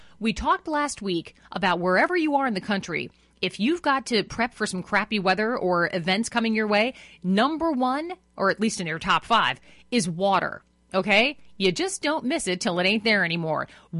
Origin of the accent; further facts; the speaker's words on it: Green Bay, Wisconsin, United States; I grew up in Green Bay, Wisconsin. I got family far tougher than I am, still out in South Dakota.